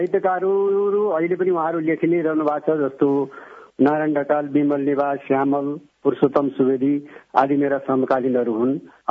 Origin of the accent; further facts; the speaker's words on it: Kathmandu, Bagmati, Nepal; born there; म काठमाडौँको मोरटोलमा जन्मेको हुँ। म एकदम साधारण परिवारको मा जन्मेको हुँ।